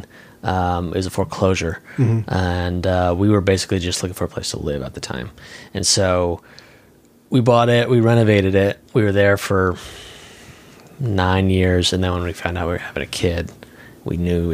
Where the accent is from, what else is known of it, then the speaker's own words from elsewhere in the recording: Connecticut, United States; Yeah, I'm originally from Connecticut, mm-hmm. and I went to school, college in Boston, and then I moved out here after that.